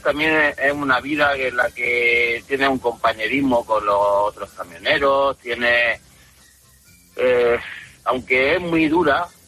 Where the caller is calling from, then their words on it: Loja, Andalusia, Spain; Sí, estoy aquí en Loja, en Granada.